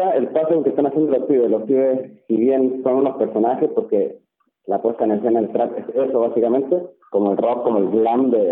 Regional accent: Chile; born there; Yo nací en Chile en la época donde el punk era el punk.

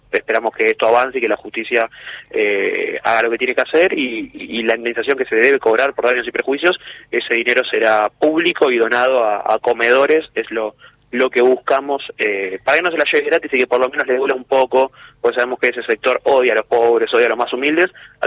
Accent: Lanús, Buenos Aires Province, Argentina; Yo estoy trabajando en la Patagonia, soy de Buenos Aires, Lanús, vine a trabajar unos días a Patagonia

